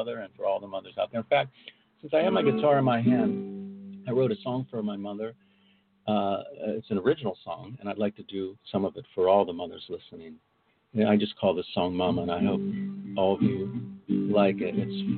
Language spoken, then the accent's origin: English; Pennsylvania, United States; a group from my home state of Pennsylvania, had a song